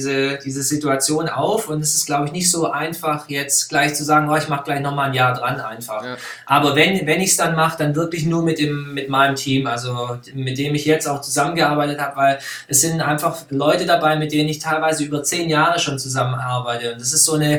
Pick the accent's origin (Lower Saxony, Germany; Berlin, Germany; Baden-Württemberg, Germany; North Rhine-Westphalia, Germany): Baden-Württemberg, Germany; Stuttgart; ich komme ja hier aus dem Raum Stuttgart